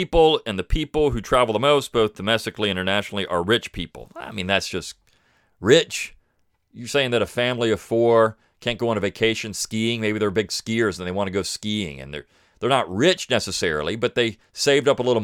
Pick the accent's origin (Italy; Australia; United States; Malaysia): United States; Delaware; I grew up in Sussex County.